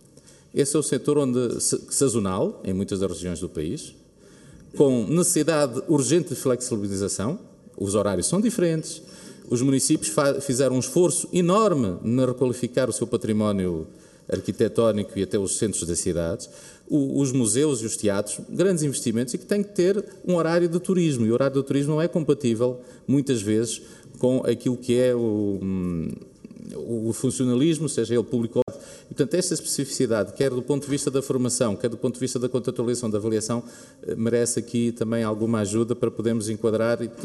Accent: Portugal; Não, sou de Portugal.

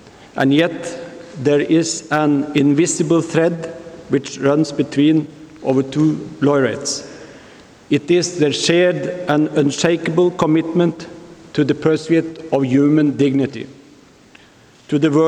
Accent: Norway; as you know, I am from Norway.

